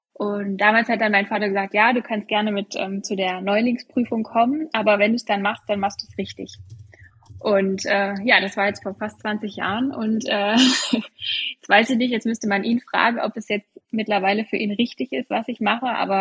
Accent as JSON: {"language": "German", "region": "Saxony-Anhalt", "country": "Germany", "said": "ich komme aus Rieder im wunderschönen Harz."}